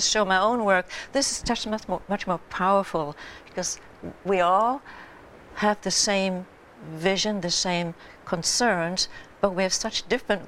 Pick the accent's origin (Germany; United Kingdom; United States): Germany; also born or lived in France; I'm from Germany originally. Before I moved here, I had a show in Germany and one in France. I lived in France for a while, and then I came here.